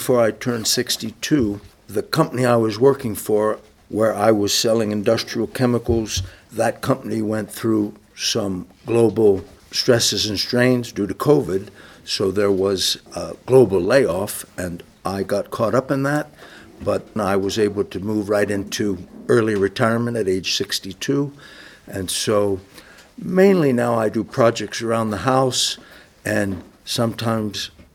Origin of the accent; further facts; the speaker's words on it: Philadelphia, Pennsylvania, United States; Myself, I am from the Philadelphia area of Pennsylvania, and I have an Irish background.